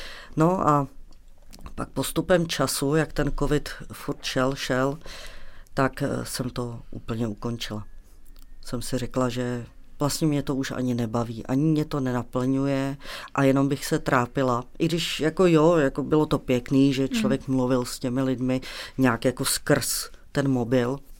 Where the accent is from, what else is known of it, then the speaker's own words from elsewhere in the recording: Karlovy Vary, Karlovy Vary Region, Czechia; No, já jsem se narodila v Karlových Varech, takže jsem byla obklopená celý dětství přírodou.